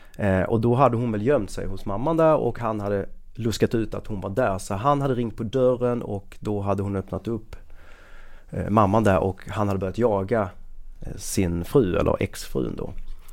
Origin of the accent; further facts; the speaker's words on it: Skåne, Sweden; alltså jag var ju typ skåning i Stockholm typ.